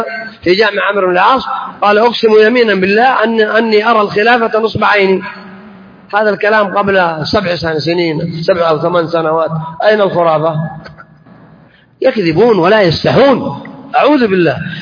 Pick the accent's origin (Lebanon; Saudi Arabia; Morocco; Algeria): Saudi Arabia; عندنا في المملكة العربية السعودية